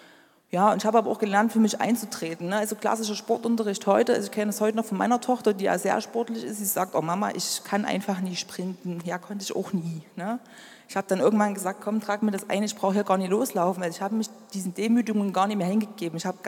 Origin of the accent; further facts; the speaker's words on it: Freiberg, Saxony, Germany; also born or lived in Thuringia; Ja, also ich bin aufgewachsen hier in Freiberg. Also ich bin hier in Freiberg geboren. Wir sind zwischenzeitlich mal nach Thüringen gezogen.